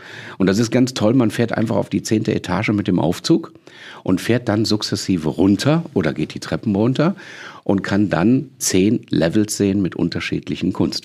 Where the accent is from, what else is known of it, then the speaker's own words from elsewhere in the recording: Düsseldorf, North Rhine-Westphalia, Germany; born there; now in Cologne, Germany; denn ich bin in Düsseldorf auf der Lugallee geboren. Und darf dann auch ab und zu mal als Kölner Bürger in Düsseldorf was veranstalten.